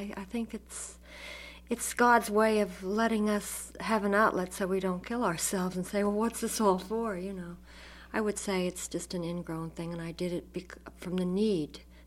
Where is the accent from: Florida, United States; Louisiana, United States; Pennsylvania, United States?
Pennsylvania, United States; I would visit a friend in town who had a radio in this little town I grew up in Pennsylvania